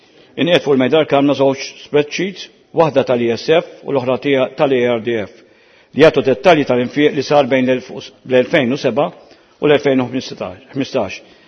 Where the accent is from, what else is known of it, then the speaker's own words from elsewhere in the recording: Kalkara, South Eastern Region, Malta; veru jiena mill-Kalkara